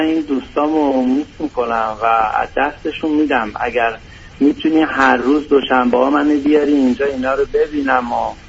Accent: Tehran, Tehran Province, Iran; ما بزرگ شده تهران هستیم و اون شرایط شهرهای بزرگ رو عادت داریم.

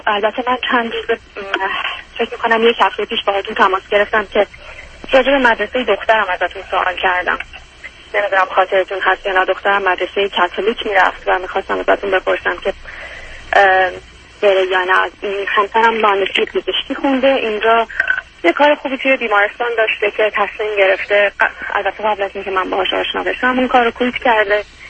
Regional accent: Iran; moved away as an adult; now in Canada; من سال 2003 از ایران اومدم، 5-6 سال اینجا بودم، بعد دوباره 4-5 سالی نبودم و 2 ساله که الان دوباره برگشتم کانادا.

